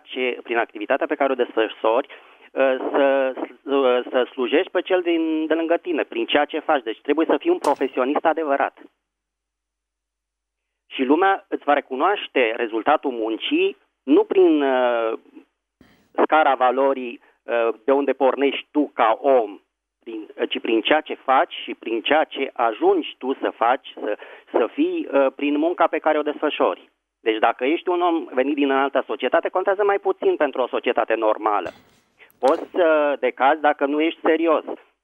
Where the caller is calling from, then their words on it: Bucharest, Romania; din București.